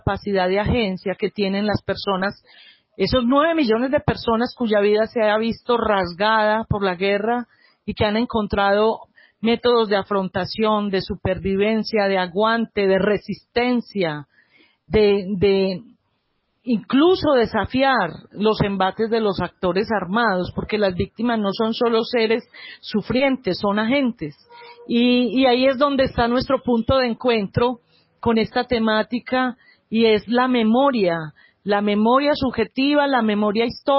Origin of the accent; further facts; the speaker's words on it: Antioquia, Colombia; accent: Antioquian; soy antioqueña, como lo delata mi acento.